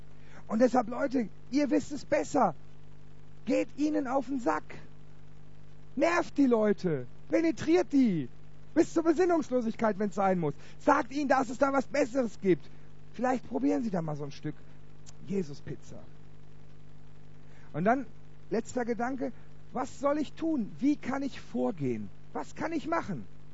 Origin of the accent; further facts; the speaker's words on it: Ennepetal, North Rhine-Westphalia, Germany; ich komme aus Ennepetal. Ennepetal ist eine Stadt, wo es irgendwie für 40.000 Einwohner und knapp 18 Gemeinden gibt.